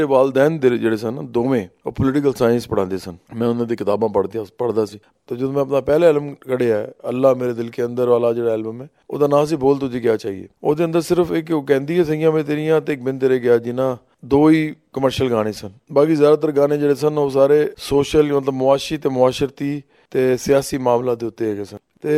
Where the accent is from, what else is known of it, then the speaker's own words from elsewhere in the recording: Lahore, Punjab, Pakistan; ਲਾਹੌਰ ਦਾ ਹੀ ਹਾਂ ਮੈਂ, ਪ੍ਰੋਪਰ ਲਾਹੌਰ ਸ਼ਹਿਰ ਦਾ ਵਾਸੀ ਹਾਂ। ਮੇਰੇ ਵਾਲਿਦ ਸਾਹਿਬ ਦੀ ਜਿਹੜੀ ਫੈਮਿਲੀ ਹੈ, ਮੇਰੇ ਦਾਦਾ ਪੜਦਾਦਾ, ਜਿੱਥੋਂ ਤੱਕ ਅਸੀਂ ਜਾਂਦੇ ਹਾਂ ਤਾਂ ਸਾਰੇ ਲਾਹੌਰ ਦੇ ਸਨ। ਇਸ ਵਾਸਤੇ ਅਸੀਂ ਤਾਂ ਇਸ ਮਾਮਲੇ 'ਚ ਤਾਂ ਪੱਕੇ ਲਾਹੌਰੀ ਹੈਗੇ ਹਾਂ।